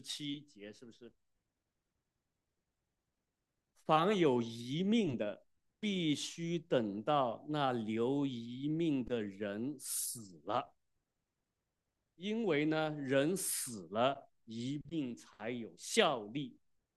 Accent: China; 我们中国人呢，是以孝道来做很多的标准衡量。

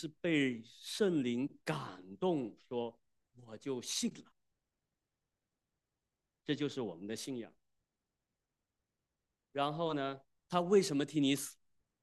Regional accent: China; 我们中国人呢，是以孝道来做很多的标准衡量。

